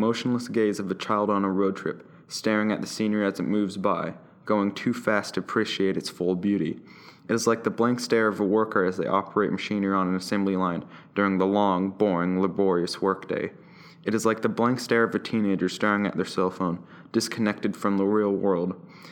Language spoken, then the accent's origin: English; Denver, Colorado, United States; passes through Kansas City, my hometown of Denver, and my grandparents' town of Waukene in western Kansas.